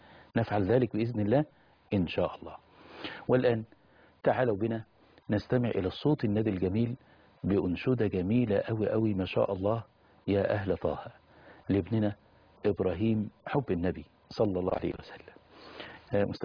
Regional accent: Mansoura, Dakahlia, Egypt; فأقول له: من المنصورة.

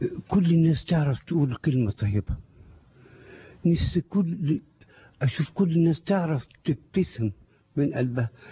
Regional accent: Suez, Suez Governorate, Egypt; قلت لا أرجع بلدي أصلا من السويس أرجع بلدي.

